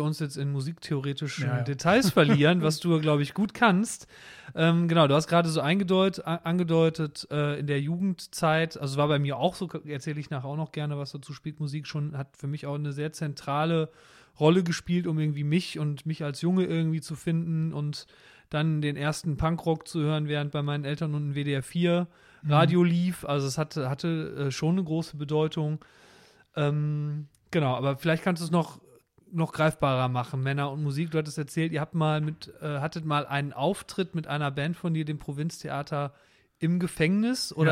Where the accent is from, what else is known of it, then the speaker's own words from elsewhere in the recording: North Rhine-Westphalia, Germany; Also Geldern Pont ist ja am Niederrhein wirklich auch bei mir in der Nähe. Ich bin im Kreis Kleve aufgewachsen.